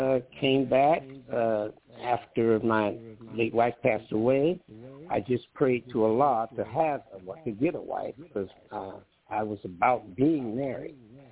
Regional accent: Detroit, Michigan, United States; moved away as an adult; also born or lived in California; I was born in Detroit, Michigan, but I came out to California in 1962, and I became, I was in school then.

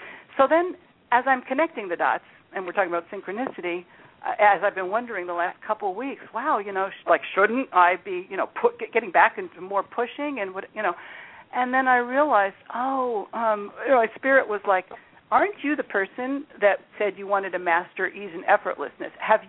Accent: New York, United States; born there; now in California, United States; I was born in New York. I've got the whole, now I'm in California, but I had for years, I was, especially in my youth, very much conditioned by that New York-like push

